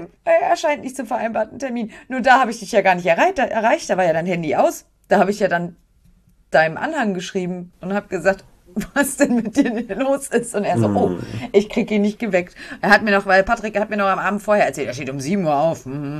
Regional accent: Frankfurt, Hesse, Germany; Wir kommen aus Frankfurt, Entschuldigung.

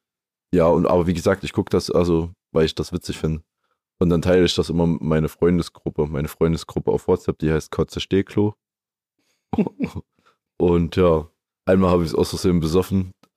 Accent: Weida, Thuringia, Germany; Also in Kreiz, und ich bin ja aus Weida, und das ist, naja, mit dem Auto fährst du da vielleicht 15 Minuten rüber.

